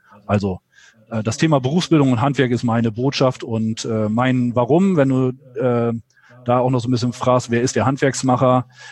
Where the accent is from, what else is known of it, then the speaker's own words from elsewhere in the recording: Lower Saxony, Germany; Und dann kam irgendwann die Möglichkeit, zurück in den Nordwesten, in meine Heimatregion zu wechseln.